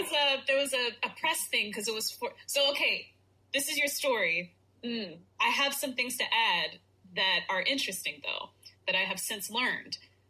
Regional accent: North Carolina, United States; I must have mentioned that I grew up in North Carolina.

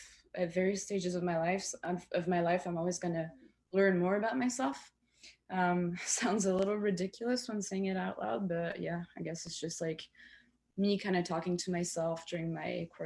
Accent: Geneva, Switzerland; I was born and raised in Geneva, in Switzerland, but my mom is actually from Quebec.

